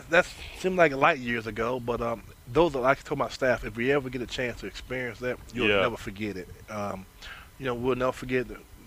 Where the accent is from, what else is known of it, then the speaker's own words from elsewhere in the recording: Florida, United States; I'm from Florida.